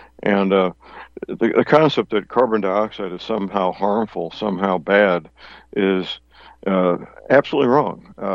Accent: Steelville, Missouri, United States; Here locally in my hometown, Steelville, Missouri

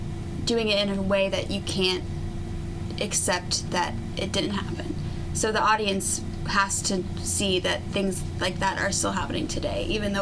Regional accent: England, United Kingdom; accent: British; I'm British. English.

